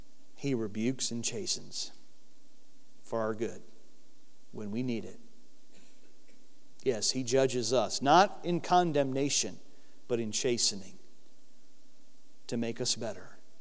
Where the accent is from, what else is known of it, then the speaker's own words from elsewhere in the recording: Michigan, United States; As my pastor used to say when I was growing up in Michigan years ago